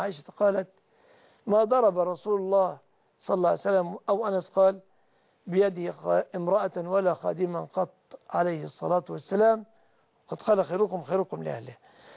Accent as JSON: {"language": "Arabic", "country": "Egypt", "said": "بلادنا مصر"}